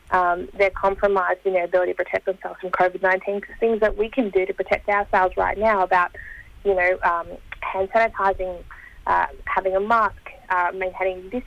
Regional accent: Victoria, Australia; I'm from Yorta Yorta Country, but I also have tie lines into South Australia, New South Wales.

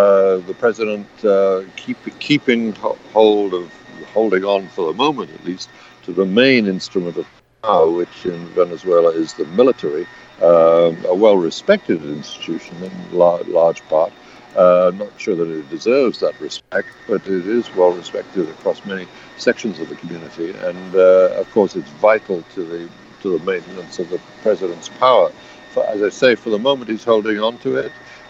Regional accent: United Kingdom; I'm sorry, I'm British.

